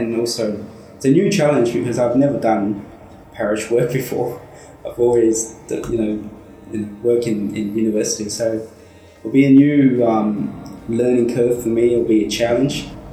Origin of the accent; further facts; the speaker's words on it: Brisbane, Queensland, Australia; I grew up in Brisbane, so I know the area.